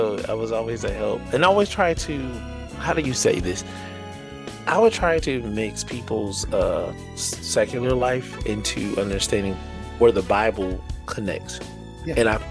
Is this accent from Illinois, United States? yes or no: yes; Peoria, Illinois, United States; My life story, born and raised in Peoria, Illinois. Nice little small town, not too small, probably about 125,000 people. But growing up here, you know, I was always a kid growing up in the Word of God.